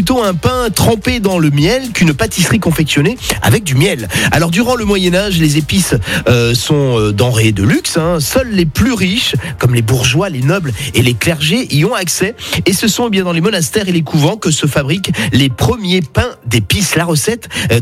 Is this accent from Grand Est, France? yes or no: yes; Grand Est, France; Et chez nous, en Alsace, le pain d'épices se décline en figurines ou en cœurs très décorés